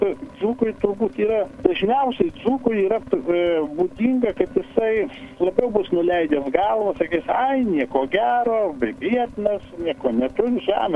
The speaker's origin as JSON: {"language": "Lithuanian", "region": "Dzūkija", "country": "Lithuania", "said": "aš esu dzūkas, nes mano tėviškės žmonės yra pusė Lietuvos žinių menininkų, mokslo, kultūros žmonių."}